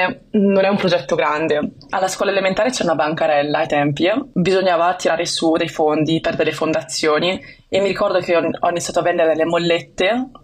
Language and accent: Italian; Wenzhou, Zhejiang, China; now in Italy; viene fuori che noi veniamo da Wenzhou